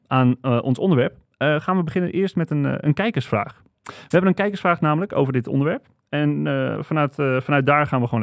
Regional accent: Wieringerwerf, North Holland, Netherlands; En toen ging ik dus terug naar mijn dorpje Wiegenwerf, waar ik vandaan kom.

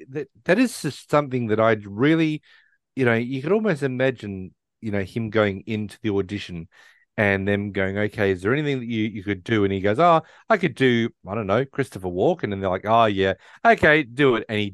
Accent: Australia; And I'm like, no, I'm Australian.

